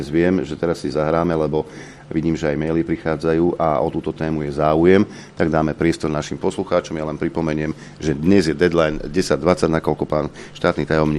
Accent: Vrbno pod Pradedem, Moravian-Silesian Region, Czechia; Pochádzam z malého mestečka na Severnej Morave, Vrbno pod Pradedem

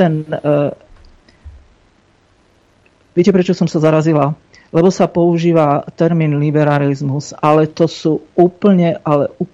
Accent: Považská Bystrica, Trenčín Region, Slovakia; Ja som pôvodne z Považskej Bystrice, nemám to prečo tajiť.

